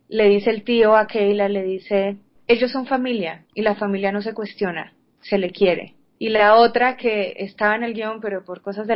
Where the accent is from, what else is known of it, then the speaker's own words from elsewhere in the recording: Cali, Valle del Cauca, Colombia; como en mi caso yo soy caleña y estoy haciendo una película de Providencia